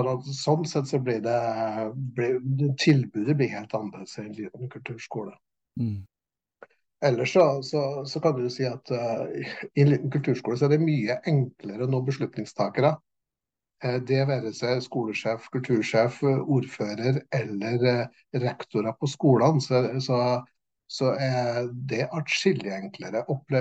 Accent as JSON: {"language": "Norwegian", "town": "Klepp", "region": "Rogaland", "country": "Norway", "tie": "born or raised there", "said": "før jeg begynte I hjemkommunen min, Klepp, som jeg kom I."}